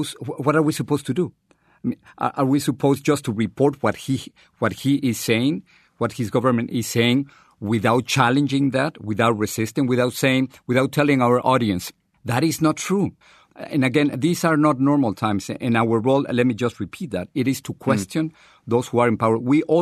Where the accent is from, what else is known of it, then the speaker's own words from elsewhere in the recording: Mexico City, Mexico; first language Spanish; English is a second language; moved away as an adult; I grew up in Mexico City. And if you're from Mexico City, you're called Chilango. And I still have that accent when I speak Spanish. And, you know, believe me, I tried to get rid of my accent in English. But when you learn English late in your life, I really learned it when I was 24, 25.